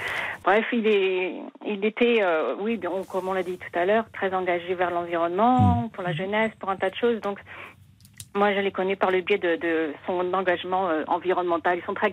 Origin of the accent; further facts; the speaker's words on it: France; now in United Kingdom; Je suis française dans mon pays d'adoption, la Grande-Bretagne, depuis plus de 30 ans.